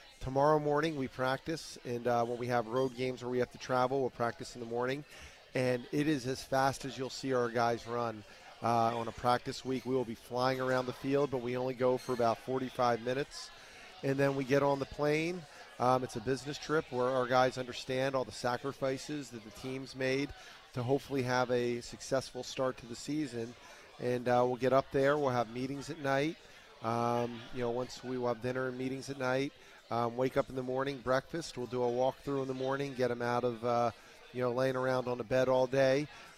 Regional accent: New Jersey, United States; I grew up in South Jersey. I was a huge Philadelphia Eagles fan.

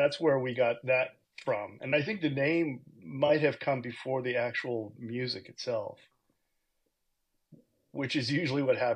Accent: California, United States; now in Seattle, United States; We'll just say that I moved up from California, which is bad enough in and of itself.

